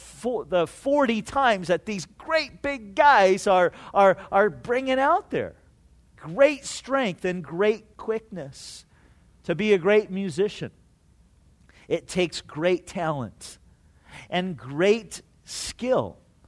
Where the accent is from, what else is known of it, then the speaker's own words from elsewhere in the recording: California, United States; You know, growing up in Orange County, my dream as a little guy, and even on into high school, was to be a great baseball player.